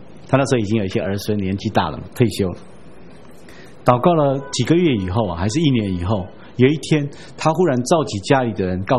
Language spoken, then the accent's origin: Chinese; Taiwan; 我们台湾人很糟糕，在台语里面称老人叫老灰啊